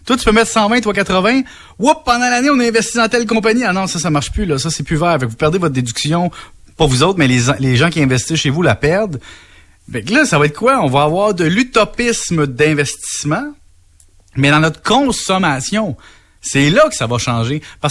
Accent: Salaberry-de-Valleyfield, Quebec, Canada; Tu sais que moi, je viens de Valleyfield

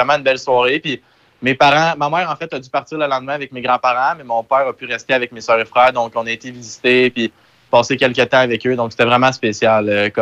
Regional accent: Gatineau, Quebec, Canada; c'est vraiment, c'est de là que je viens, dans le fond, de Gatineau, juste à côté.

